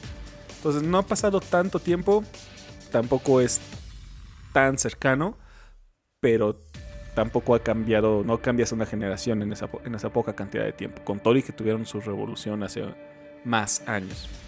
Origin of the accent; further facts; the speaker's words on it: Mexico; lo que tú y yo, como mexicanos o como muchos otros países, conocemos